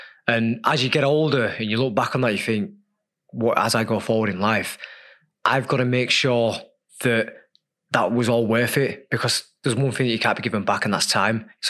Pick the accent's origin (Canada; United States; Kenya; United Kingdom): United Kingdom; Leeds, Yorkshire and the Humber; as a kid growing up in Leeds on, you know, a council estate